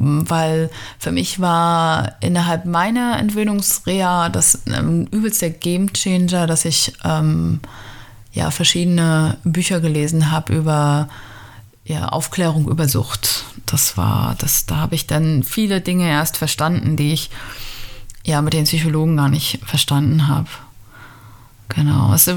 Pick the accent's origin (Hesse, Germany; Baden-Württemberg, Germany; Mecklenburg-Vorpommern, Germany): Mecklenburg-Vorpommern, Germany; Schwerin; Ich bin aus Schwerin und ja, ich bin in der ehemaligen DDR aufgewachsen, bis ich 11 war. Ich bin aufgewachsen in einer quasi so einer Arbeiterfamilie, so ganz typisch, im Plattenbau.